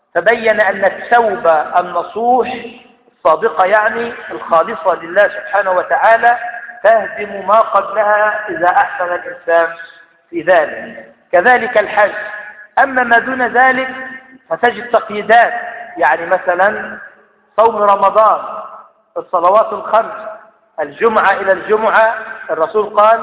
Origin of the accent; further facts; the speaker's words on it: Egypt; لأن إحنا كمصريين منتشر في أذهاننا أمثال